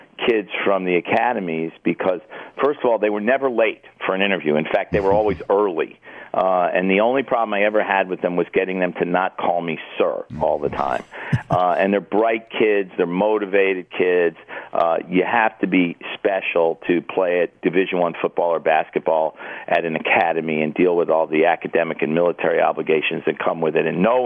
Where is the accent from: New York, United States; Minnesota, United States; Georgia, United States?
New York, United States; Well, I you know, I grew up in New York, Dan, and my parents used to take me up to Army one time a year to see a football game